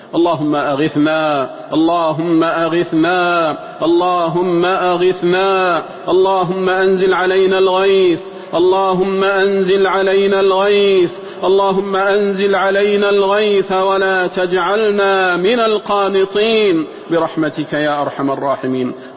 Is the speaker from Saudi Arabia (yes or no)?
yes; Saudi Arabia; واحفظ نحفظ بلادنا المملكة العربية السعودية من كيد الكائدين